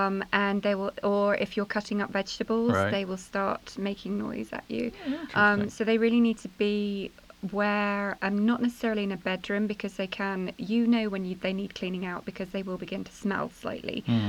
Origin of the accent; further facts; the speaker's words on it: England, United Kingdom; I'm obviously English